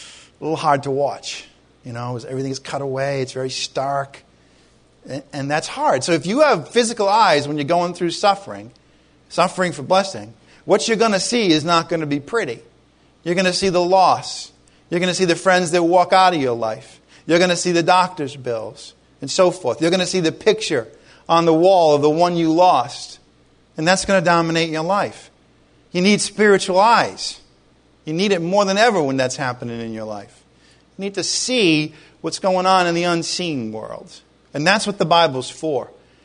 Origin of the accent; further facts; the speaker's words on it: Rhode Island, United States; I came from Rhode Island a year and a half ago.